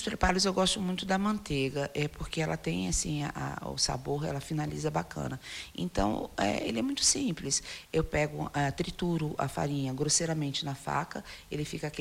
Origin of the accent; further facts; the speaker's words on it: Rio de Janeiro, Brazil; also born or lived in São Paulo; Eu sou uma carioca falsificada, né? Porque eu nasci em São Paulo, mas me criei no Rio de Janeiro.